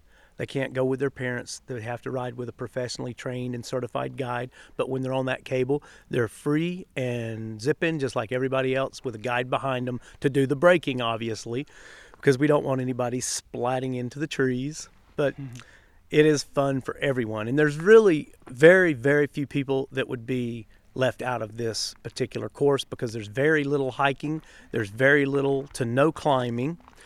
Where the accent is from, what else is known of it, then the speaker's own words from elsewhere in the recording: North Carolina, United States; Since we're from North Carolina, the best state in the world for rhododendron